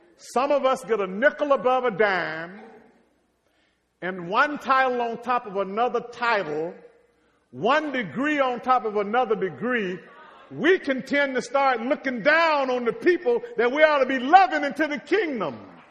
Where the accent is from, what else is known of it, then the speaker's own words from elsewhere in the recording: Mississippi, United States; I am still dealing with the fact that I grew up in Mississippi thinking that black folk were inferior.